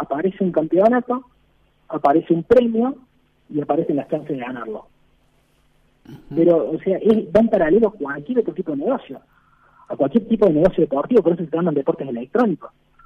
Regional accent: San Juan, Argentina; Yo soy de San Juan. Yo en San Juan jugaba con un Atari blanco y negro.

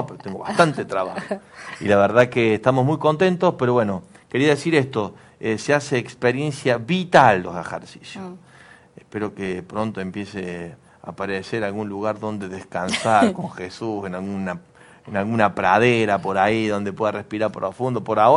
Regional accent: Córdoba, Argentina; el lugar donde nosotros nacimos y fuimos bautizados, en la República de San Vicente, un barrio muy popular aquí en Córdoba

